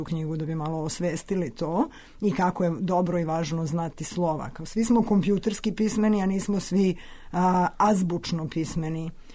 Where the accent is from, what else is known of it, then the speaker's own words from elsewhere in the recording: Bela Crkva, Vojvodina, Serbia; ja setim da u mom zavičaju koji je Bela crkva postoji nešto što se rimuje sa Lasta